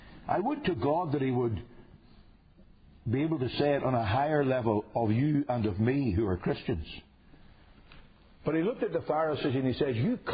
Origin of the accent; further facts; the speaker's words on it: Northern Ireland, United Kingdom; Among the people I grew up with in Northern Ireland